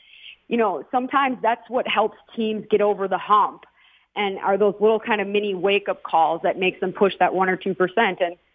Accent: Minnesota, United States; And I'm from Minnesota, and I played on the East Coast in college.

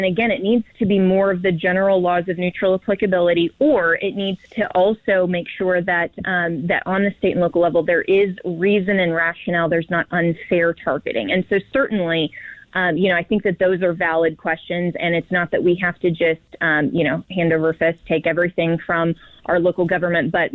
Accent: Colorado, United States; in my home state of Colorado, we have a Democrat governor.

